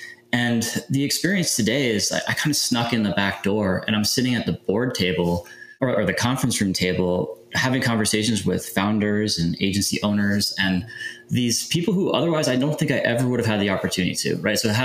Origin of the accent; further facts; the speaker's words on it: Germany; So early years of my life, my dad's in the military. And so I grew up in Germany